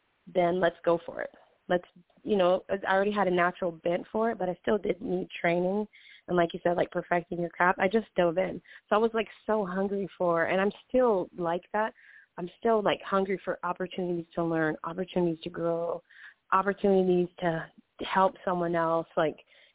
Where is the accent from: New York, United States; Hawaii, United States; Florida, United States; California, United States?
Hawaii, United States; I grew up in Hawaii, so I was born and raised out there